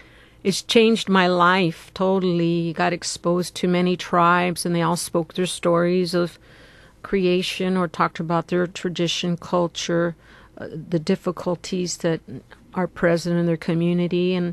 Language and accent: English; Santa Fe Springs, California, United States; I was raised in Santa Fe Springs, Los Nietos, West Whittier area.